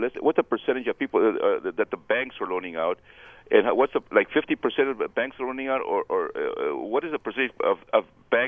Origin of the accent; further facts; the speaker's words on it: California, United States; also born or lived in Arizona; I'm from California and Arizona.